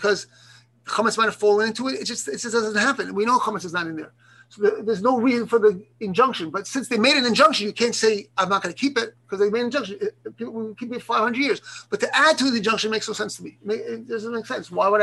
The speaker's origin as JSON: {"language": "English", "town": "Philadelphia", "region": "Pennsylvania", "country": "United States", "said": "New York, I'm from Philadelphia."}